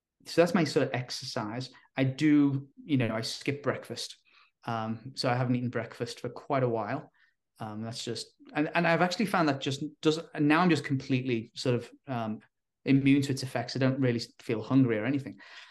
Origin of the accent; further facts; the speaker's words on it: England, United Kingdom; now in United States; growing up in England, I enjoy a good pint of beer. So, and I live in Northern California where they have a great craft beer scene.